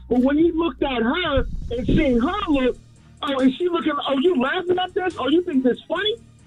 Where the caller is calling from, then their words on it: Newark, New Jersey, United States; I'm calling from the Brick City.